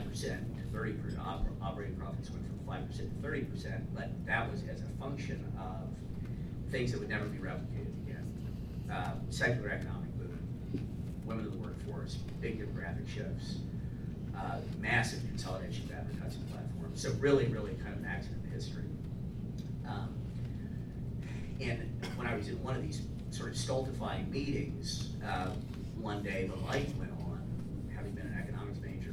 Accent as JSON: {"language": "English", "town": "Wichita", "region": "Kansas", "country": "United States", "tie": "born or raised there", "said": "I grew up in Wichita, Kansas, and so this is the site of some of my most terrifying early childhood memories"}